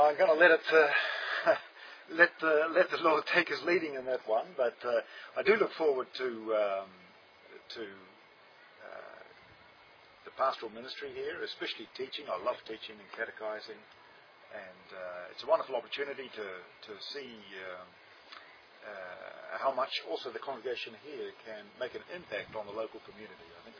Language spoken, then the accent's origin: English; Silverstream, Wellington, New Zealand; now in Australia; I grew up in New Zealand, in the region of Wellington. I was born in Wellington, grew up in Silver Stream, and have two brothers under me.